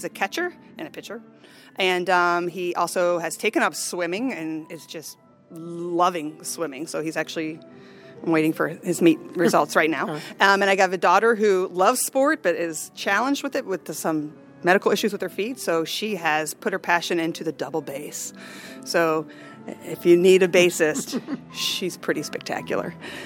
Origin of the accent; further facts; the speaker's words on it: Lakeview, United States; I liked growing up in Lakewood. In Lakeview, I mean. I like growing up in Lakeview.